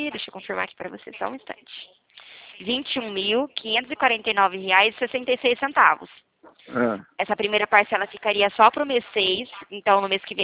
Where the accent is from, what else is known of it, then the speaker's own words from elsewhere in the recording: Dracena, São Paulo, Brazil; Pior que aqui é só minha cidade natal, que é Dracena, que é aqui pertinho também. Lá é uns 2, 3 graus mais quente que aqui.